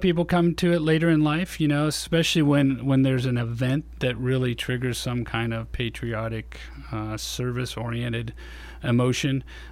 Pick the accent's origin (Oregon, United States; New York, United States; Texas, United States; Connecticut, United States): Oregon, United States; So I was only away from Oregon for about 12 months. No. My first deployment overseas to Iraq, I was out of Oregon for 18 months.